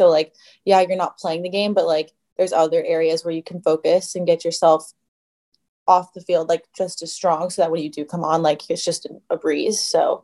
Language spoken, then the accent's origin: English; United States; And obviously being American as well, I didn't see myself really like ever being on the team.